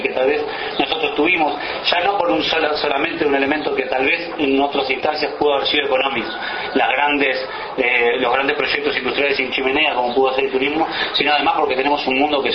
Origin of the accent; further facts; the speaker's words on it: Montevideo, Uruguay; Yo soy un montevideano de pura cepa, y para mí la playa es un elemento permanente